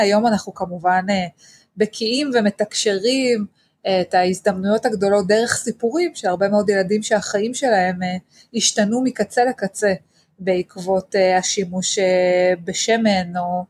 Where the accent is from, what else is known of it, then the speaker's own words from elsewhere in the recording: Yeruham, Southern District, Israel; אני נמצאת בירוחם, נולדתי וגדלתי כאן, סיפור שמתחיל אי שם בשנות ה-60, כשההורים שלי יחד עם הסבא והסבתא מכל צד, מגיעים לכאן ממרוקו, ממדבר הסערה למדבריות הנגב.